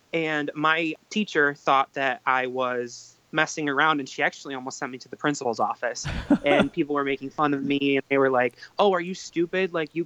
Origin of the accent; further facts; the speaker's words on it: Canandaigua, New York, United States; I am from Canandaigua, New York